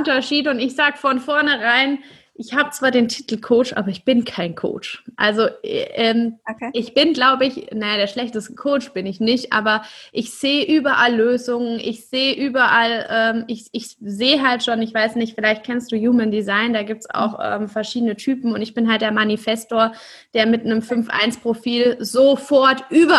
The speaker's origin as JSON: {"language": "German", "town": "Karlsruhe", "region": "Baden-Württemberg", "country": "Germany", "tie": "born or raised there", "also_born_or_lived": "Ludwigsburg", "said": "gebürtig komme ich aus Karlsruhe. Also klassisch in Süddeutschland aufgewachsen und dann eben auch in Ludwigsburg studiert. Und dann hat es mich nach Salzburg verschlagen, ins Salzburger Land, in ein mini, mini kleines Bergdorf mit 1500 Einwohnern"}